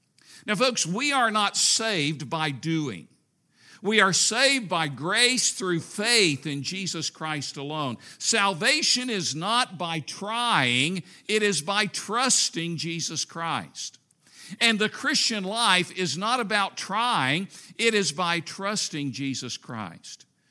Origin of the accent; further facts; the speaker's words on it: Tennessee, United States; You know, I was not raised in a Christian home. I grew up in East Tennessee in a farm family.